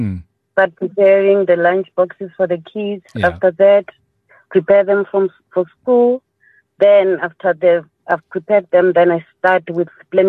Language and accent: English; Shandima, Limpopo, South Africa; I am from Shandima. I grew up in Shandima.